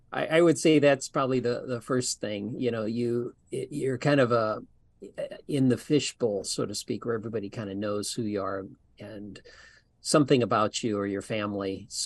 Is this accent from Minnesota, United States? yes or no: no; Princeton, Illinois, United States; now in Deerfield, United States; Small town. So everybody knows everybody. Still, when I go back and visit, you go into just the local diner, and when the door opens, everybody kind of looks to see if they know you.